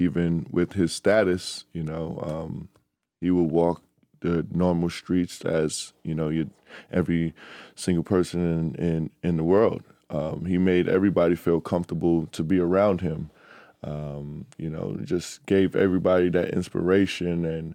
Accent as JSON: {"language": "English", "town": "Bronx", "region": "New York", "country": "United States", "tie": "born or raised there", "said": "You know, I was born and raised in the Bronx, and he went to local restaurants that I actually went as a kid and growing up."}